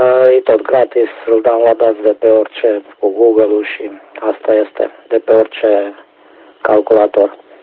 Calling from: Deva, Hunedoara County, Romania

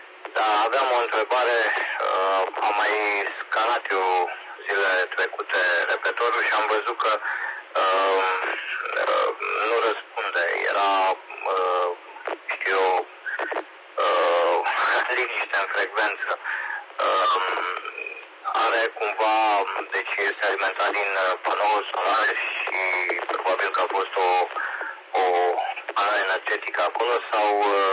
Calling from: Sweden; Sunt cu stația din Râșnov, dar vorbesc peste internet din Sierra Mike, din Suedia.

